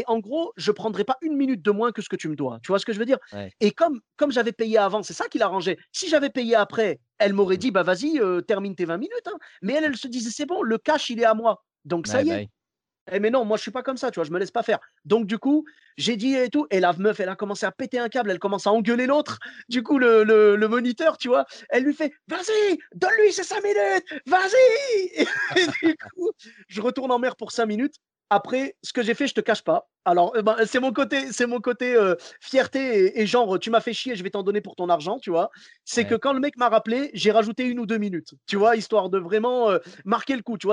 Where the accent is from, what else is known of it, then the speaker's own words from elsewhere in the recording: Morocco; Ah, écoute, je suis marocain jusqu'au bout.